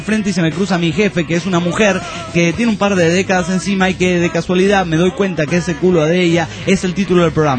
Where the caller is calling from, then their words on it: Bahía Blanca, Buenos Aires Province, Argentina; de Bahía Blanca.